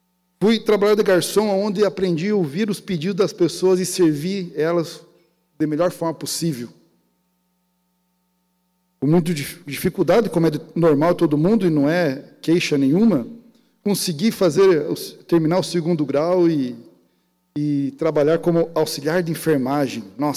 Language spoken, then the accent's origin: Portuguese; Santa Catarina, Brazil; born there; honrar a cidade e a região onde nasci, e esse estado maravilhoso que é Santa Catarina, gerador de oportunidades.